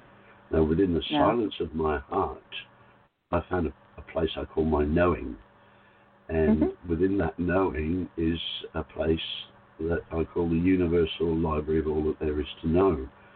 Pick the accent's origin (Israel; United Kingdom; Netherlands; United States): United Kingdom; England; now in Australia; I was born and raised in England, but I'm now living in Australia, and I know that this is home.